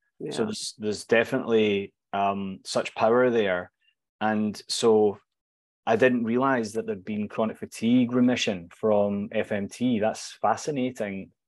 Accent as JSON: {"language": "English", "town": "Glasgow", "region": "Scotland", "country": "United Kingdom", "tie": "born or raised there", "said": "I was actually pioneered in my hometown of Glasgow."}